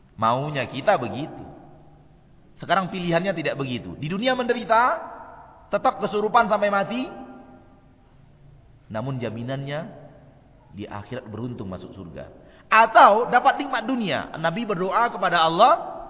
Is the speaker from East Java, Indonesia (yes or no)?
no; Kamang, West Sumatra, Indonesia; Dulu di kampung saya Bu, Kamang. Kamang Mudia. Tarusan. Saya masih ingat. Ketika saya kecil, SD, kelas 2, kelas 3.